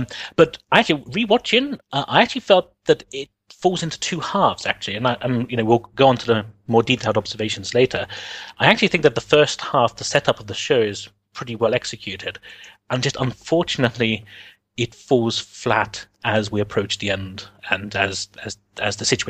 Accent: London, United Kingdom; from London.

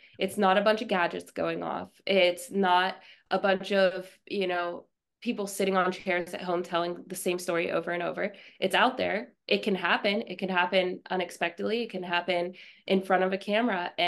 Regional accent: Pennsylvania, United States; I'm from Pennsylvania originally, actually.

